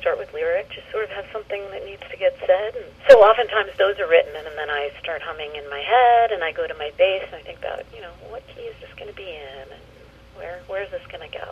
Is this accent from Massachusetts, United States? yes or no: yes; Boston, Massachusetts, United States; now in California, United States; I'm from Boston.